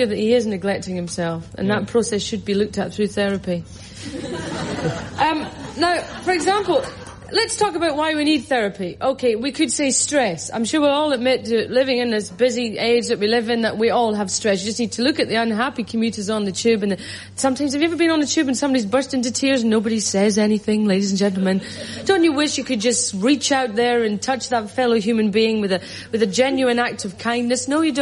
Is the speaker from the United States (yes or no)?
no; United Kingdom; As British people, I understand how we find it very hard to break through that stiff upper lip exterior